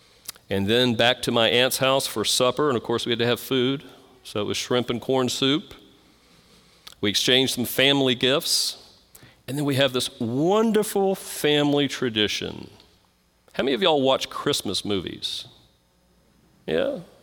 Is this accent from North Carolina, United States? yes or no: no; Alexandria, Louisiana, United States; made it to my hometown in Alexandria